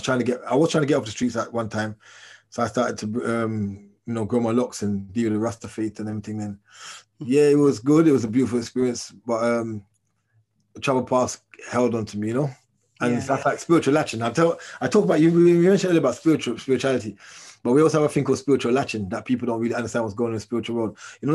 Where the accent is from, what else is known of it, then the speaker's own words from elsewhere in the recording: England, United Kingdom; I went to Jamaica as an English youth. I did a lot of crazy things, you know, that you wouldn't expect some from England to come and do in Jamaica.